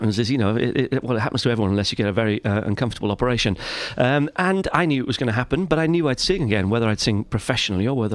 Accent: Anglesey, Wales, United Kingdom; I'm an only child. I'm from Anglesey in North Wales. You know, we probably got electricity about 7 years ago. Mum was a primary school teacher, dad an engineer.

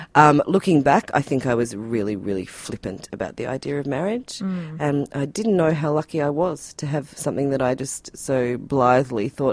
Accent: Tasmania, Australia; I wasn't from a country town. I'm from Tassie. But okay. Yeah, I was from a small place.

